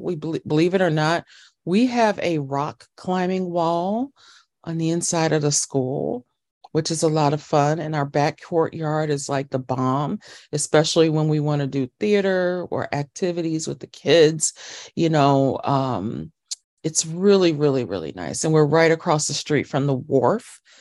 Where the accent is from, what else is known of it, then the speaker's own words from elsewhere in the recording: Chicago, Illinois, United States; But I'm originally from Chicago and born in Chicago and a child of two Chicago Public Schools teachers.